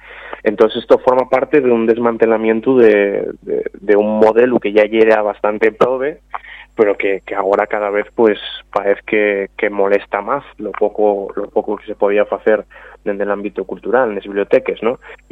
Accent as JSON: {"language": "Spanish", "town": "Oviedo", "region": "Asturias", "country": "Spain", "tie": "born or raised there", "said": "Yo soy de Oviedo de toda la vida."}